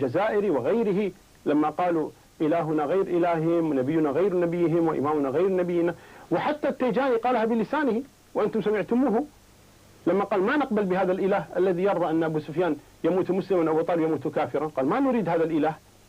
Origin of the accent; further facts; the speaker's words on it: Kuwait; أنا من أهل الكويت، أنا أعلم منك بذلك